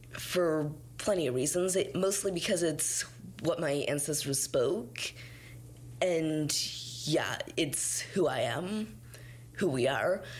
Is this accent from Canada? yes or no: yes; Ottawa, Ontario, Canada; now in Kingston, Canada; I was born and raised in Ottawa and now Kingston, but I'm Métis from the Red River. I'm 13 years old